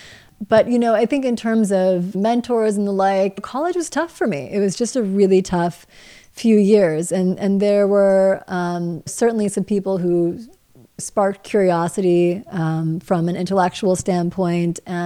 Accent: Midwest, United States; Growing up in the Midwest, just at least for me, made me want to travel and get as far out there into the world as possible.

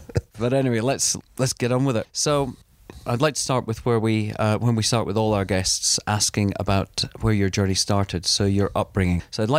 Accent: Scotland, United Kingdom; I was brought up in East Coast of Scotland and very sort of Protestant.

